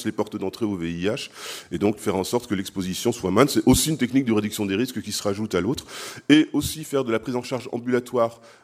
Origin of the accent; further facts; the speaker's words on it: Hauts-de-France, France; now in Belgium; moi je suis du Nord-Pas-de-Calais à la base, alors quand je reviens dans mon coin, ça me fait toujours plaisir